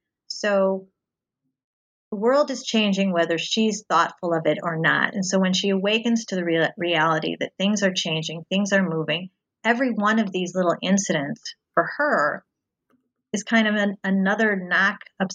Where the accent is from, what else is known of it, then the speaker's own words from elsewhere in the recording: Cincinnati, Ohio, United States; I grew up outside of Cincinnati, Ohio, and most of the people who I grew up with stayed in Cincinnati.